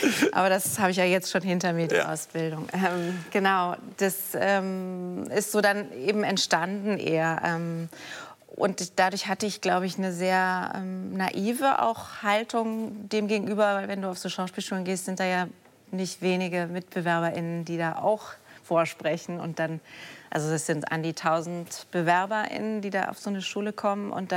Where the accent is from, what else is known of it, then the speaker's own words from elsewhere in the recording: Wiesbaden, Hesse, Germany; am Theater in Wiesbaden, dort, wo ich herkomme, aus der Nähe.